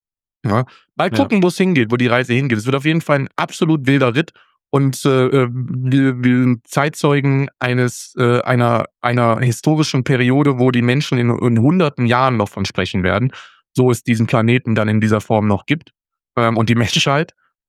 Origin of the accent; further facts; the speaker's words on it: Austria; Als Österreicher